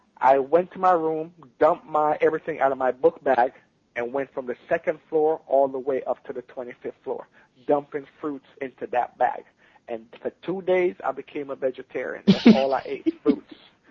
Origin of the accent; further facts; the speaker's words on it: Jamaica; moved away; when I came from Jamaica